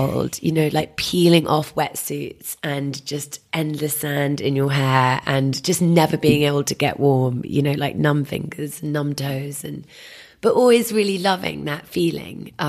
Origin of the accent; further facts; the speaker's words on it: Wandsworth, London, United Kingdom; I grew up in Wandsworth on a common, which was the most sensational thing because it was like basically having a park as your front garden, which was incredible.